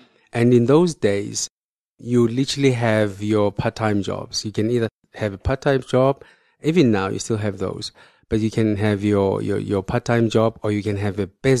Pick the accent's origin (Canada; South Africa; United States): South Africa; Tembisa, Gauteng; So I grew up in Tembisa. I'm from Tembisa. I went to school in Tembisa.